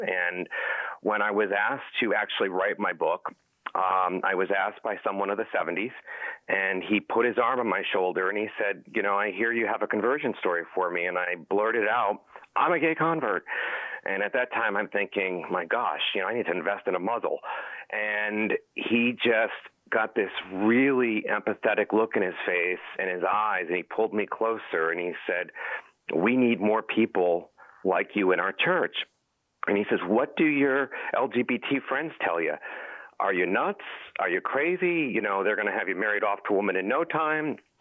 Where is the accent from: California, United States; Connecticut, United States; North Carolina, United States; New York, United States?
Connecticut, United States; Hartford; Okay, I grew up in a suburb of Hartford, Connecticut, and I was raised in a family.